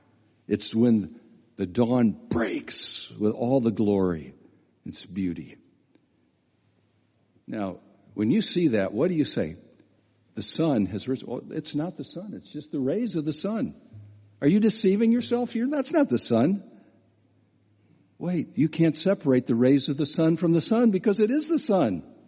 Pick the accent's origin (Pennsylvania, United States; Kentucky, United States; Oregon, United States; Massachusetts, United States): Pennsylvania, United States; Philadelphia; Now, I come from Philadelphia.